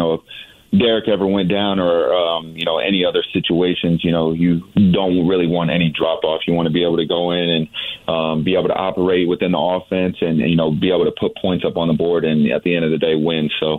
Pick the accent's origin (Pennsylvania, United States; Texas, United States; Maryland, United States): Texas, United States; San Antonio; now in Houston, United States; You know, I'm from the South. I'm from right. San Antonio, and I'm living in Houston now.